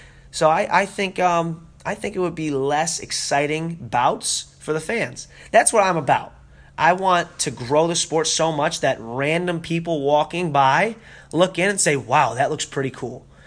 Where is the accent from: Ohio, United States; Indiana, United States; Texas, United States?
Ohio, United States; Yeah, right away. I'm from Ohio, man.